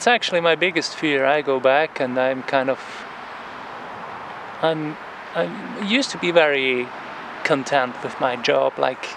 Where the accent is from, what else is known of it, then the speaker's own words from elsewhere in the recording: Switzerland; English is a second language; Yeah, I'm coming from Switzerland.